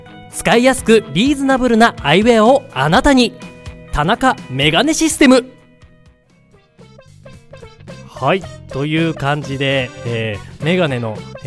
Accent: Hokkaido, Japan; 私北海道出身

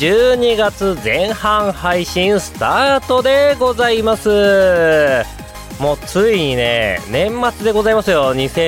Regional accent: Hokkaido, Japan; 私、地元の北海道はもちろん、多分そろそろ雪がね、積もり始めてる頃でしょうし

